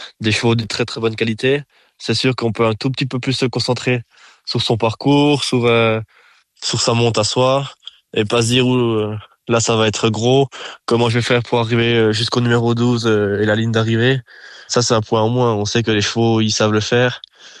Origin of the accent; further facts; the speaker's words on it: Jura, Switzerland; Genève et Bâle, c'est des concours où on aime en tant que Suisse particulièrement monter, en tant que Jurassien